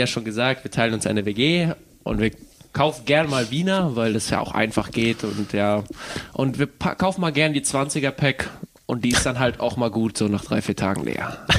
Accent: Kaiserslautern, Rhineland-Palatinate, Germany; Weil ich komme ja ursprünglich aus Kaiserslautern

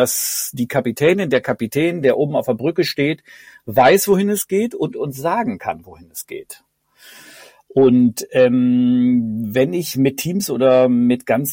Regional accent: North Rhine-Westphalia, Germany; now in Cologne, Germany; also Wahlkölner, aufgewachsen in Ostwestfalen, in der Nähe von Bielefeld.

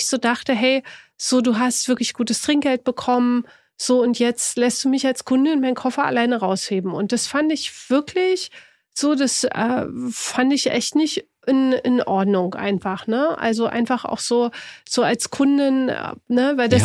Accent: East Germany, Germany; Ich komme aus dem Osten.

